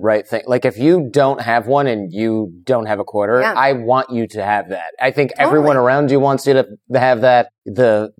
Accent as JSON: {"language": "English", "region": "Michigan", "country": "United States", "said": "I'm from Michigan, so I've had enough sun for my life."}